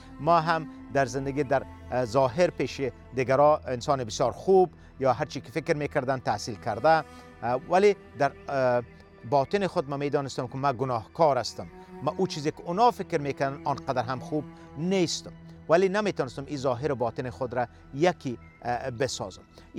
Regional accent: Kabul, Afghanistan; ما در افغانستان در کابل تولد شدیم و به حساب بچه کابل هستم، در اونجا بزرگ شدیم و همچنان در اونجا مکتب را خلاص کردیم و مانند همه دیگه افغان ها در شرایط جنگ بزرگ شدیم.

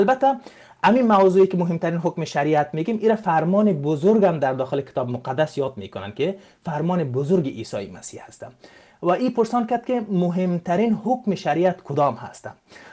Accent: Afghanistan; accent: Dari; ما افغان هستیم، اینا به زبان لهجه دری گپ میزنیم با هم دیگر و صحبت میکنیم.

